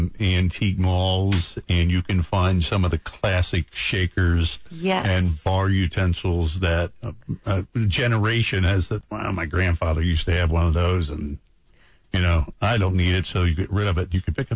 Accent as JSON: {"language": "English", "region": "Kentucky", "country": "United States", "said": "And I'm from Kentucky, so we're used to doing shots at beers."}